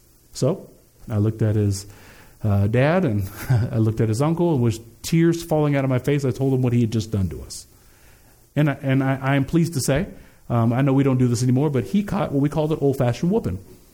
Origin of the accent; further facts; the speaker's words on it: Lansing, Kansas, United States; I grew up outside of Kansas City, a place called Lansing, Kansas, and there's some rural areas back there